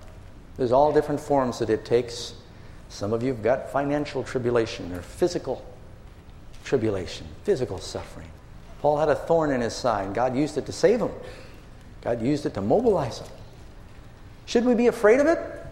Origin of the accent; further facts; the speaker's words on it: New York City, New York, United States; also born or lived in California; I grew up in New York City. I was born in California, but I still have dual citizenship, if you don't mind.